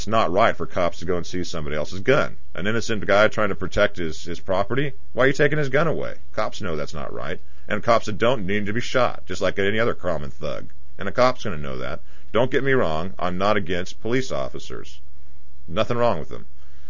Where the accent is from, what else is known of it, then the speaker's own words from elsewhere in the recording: Pensacola, Florida, United States; Last May, the Southern Christian Leadership Conference held a protest in my hometown of Pensacola.